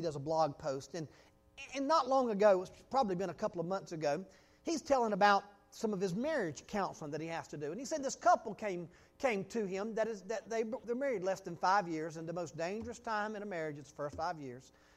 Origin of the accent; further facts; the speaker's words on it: Goldsboro, North Carolina, United States; I was raised in Goldsboro.